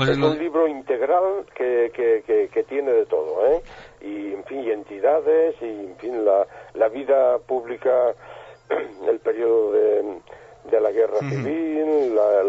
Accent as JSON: {"language": "Spanish", "town": "Don Benito", "region": "Extremadura", "country": "Spain", "said": "estoy muy muy unido a la población en la que he vivido. Hace 10 años con mi jubilación regresé a Don Benito, yo soy de Don Benito"}